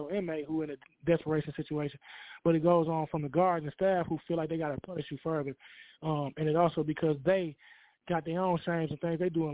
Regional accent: Michigan, United States; because I'm from Michigan. Some things may not apply in certain states

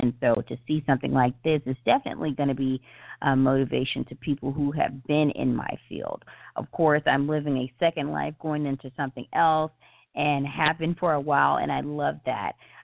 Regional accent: the South, United States; just little things that came from the South, and being that I am a Southerner, it was dead on.

